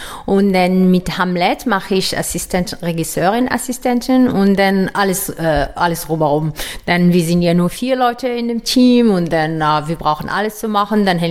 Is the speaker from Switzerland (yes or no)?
no; Morocco; German is a second language; ich komme aus Marokko